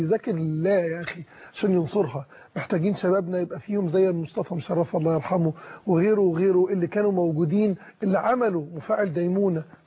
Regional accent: Egypt; احنا مصريين اخوة مسلمين مسيحيين

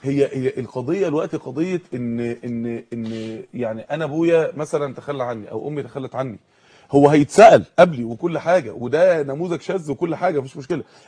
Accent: Mansoura, Dakahlia, Egypt; الراجل اللي عندنا في المنصوره

